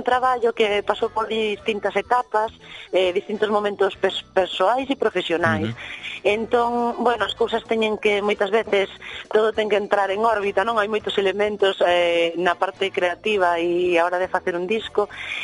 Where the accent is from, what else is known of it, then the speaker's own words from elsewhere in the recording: Cambre, Galicia, Spain; now in Boiro, Spain; Eu non son de Boiro, levo xa niños aí vivindo, eu son do norte, de Cambre, ao lado da Coruña